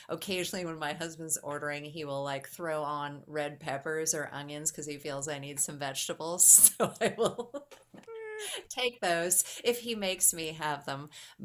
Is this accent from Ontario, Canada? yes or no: no; Calgary, Alberta, Canada; I will be attending the screening of Her Best in Calgary. It actually is my hometown in Canada